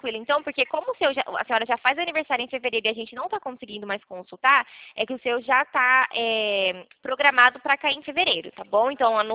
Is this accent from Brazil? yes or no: yes; Sumaré, São Paulo, Brazil; Eu sou aqui da cidade de Sumaré, interior de São Paulo.